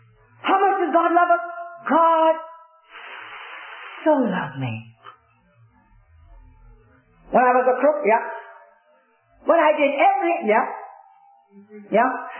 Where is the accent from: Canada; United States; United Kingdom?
United Kingdom; England; moved away; I remember when I came from England in 1949, this sweet little girl said to me